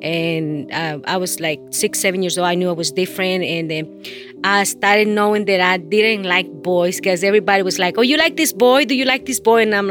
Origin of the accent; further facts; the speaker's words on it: El Progreso, Yoro, Honduras; from Honduras, 44 years old.